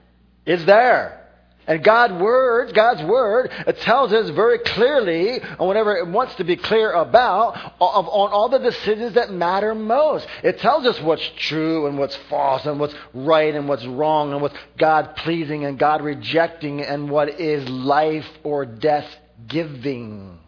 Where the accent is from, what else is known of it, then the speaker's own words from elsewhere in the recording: Philadelphia, Pennsylvania, United States; And I've been told I need to slow down in my Bible reading. So I will try. I am from Philadelphia, you know.